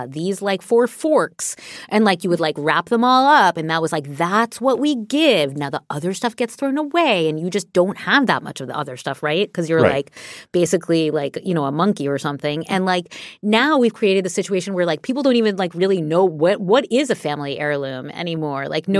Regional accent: New York City, New York, United States; Cause like I grew up in New York City, as we all know, grew up in New York City.

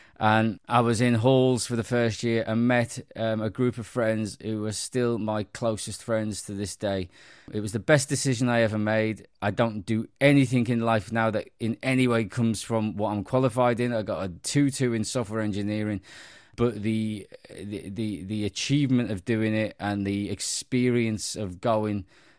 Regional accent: Liverpool, North West England, United Kingdom; When I was growing up in Liverpool and you know, in the 90s

